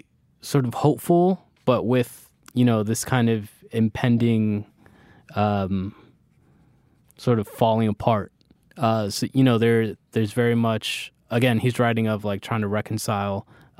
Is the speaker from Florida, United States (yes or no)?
yes; Florida, United States; that's how I felt growing up in Florida.